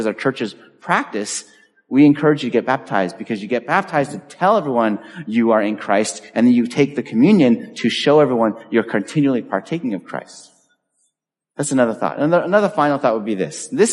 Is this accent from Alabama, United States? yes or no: no; Medford, Massachusetts, United States; in my hometown of Medford here